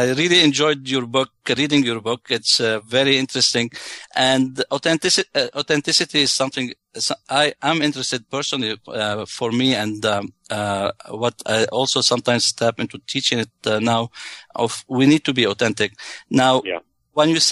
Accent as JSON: {"language": "English", "country": "Lebanon", "said": "I'm originally from Lebanon."}